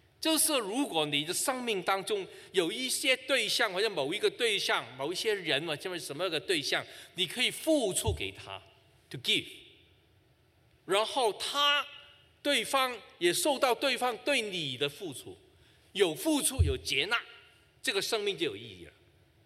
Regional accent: China

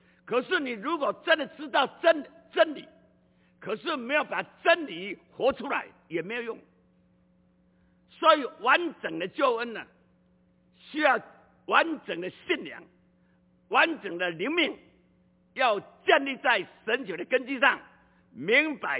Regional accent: Taiwan; accent: Taiwanese Mandarin; 我怕你们不容易听懂我这个台湾国语

